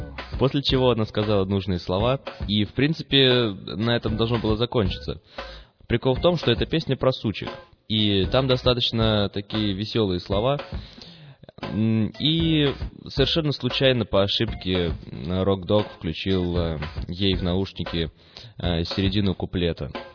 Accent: Saint Petersburg, Russia; из Питера

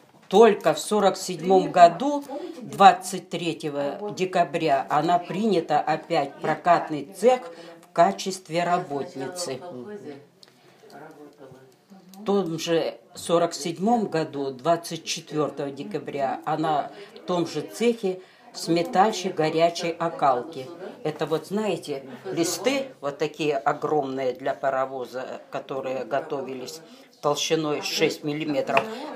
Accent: Luhansk, Luhansk Oblast, Ukraine; born there; Так, 14 октября 1939 года в городе Луганске на Украине

